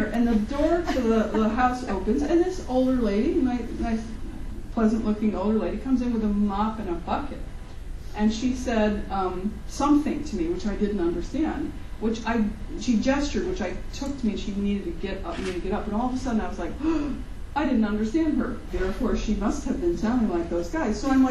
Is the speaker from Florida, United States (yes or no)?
no; Chicago, Illinois, United States; now in Kentucky, United States; I said I grew up in Chicago and I live in Kentucky now